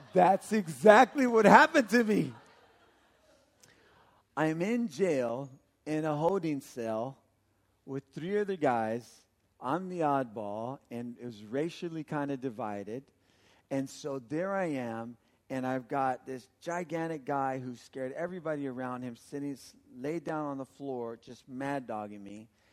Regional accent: Santa Ana, California, United States; Now you got to remember, I'm from Santa Ana. I'm from the hood, from the barrio, right? Our church is in the hood. We got really large Spanish-speaking church ministries

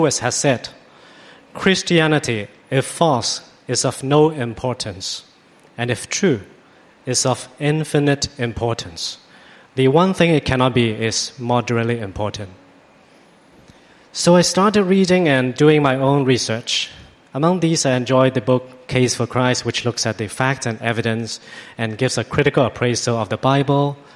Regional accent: Hong Kong; I grew up in Hong Kong in a loving family that is not religious and perhaps not the most expressive.

